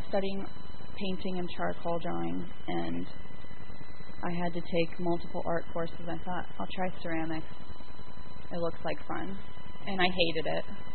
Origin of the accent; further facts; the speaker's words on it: New Hampshire, United States; I am here from New Hampshire.